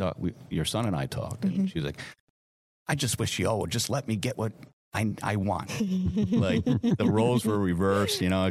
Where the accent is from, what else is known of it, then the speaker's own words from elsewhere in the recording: New England, United States; Well, I had a friend of mine, you know, I'm from New England, and I actually grew up with this guy on the radio.